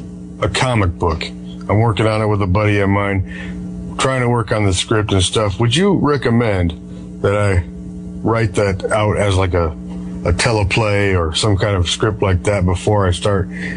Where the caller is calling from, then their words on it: Iowa, United States; I'm calling you from Iowa. I'm an artist, like I told you.